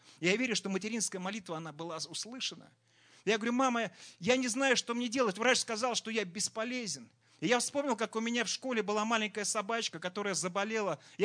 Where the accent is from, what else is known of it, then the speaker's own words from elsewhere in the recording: Saint Petersburg, Russia; born there; я родился в Санкт-Петербурге не в верующей семье.